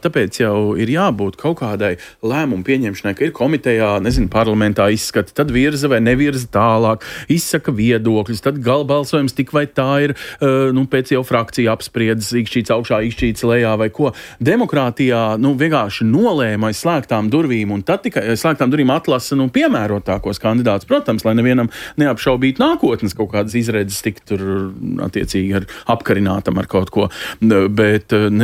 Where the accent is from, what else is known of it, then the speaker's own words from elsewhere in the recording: Riga, Latvia; ja es tā vienkāršoti drīkstētu pateikt, kā lepnais rīdzinieks, ja?